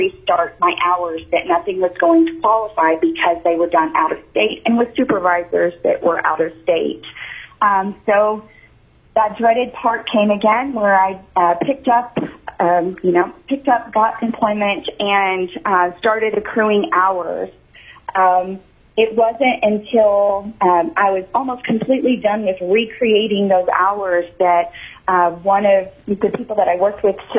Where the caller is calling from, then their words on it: Anchorage, Alaska, United States; I am calling to from Anchorage, Alaska, as a military spouse.